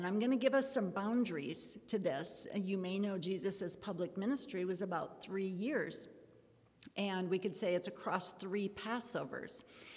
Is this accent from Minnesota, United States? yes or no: yes; Minnesota, United States; I am originally from Minnesota.